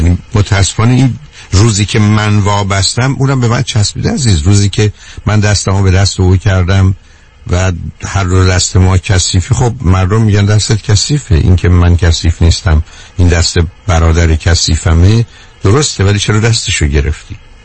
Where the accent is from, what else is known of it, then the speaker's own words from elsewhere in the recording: Iran; به عنوان یه ایرانی